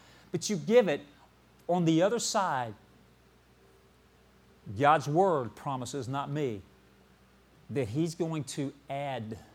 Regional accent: Arkansas, United States; Now, I'm from Arkansas, and I always have to say that to kind of give you a foundation.

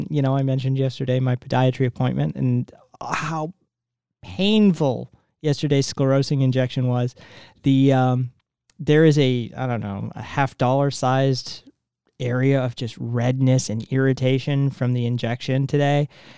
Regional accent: New England, United States; Trust me, I'm from back east. I'm from New England originally.

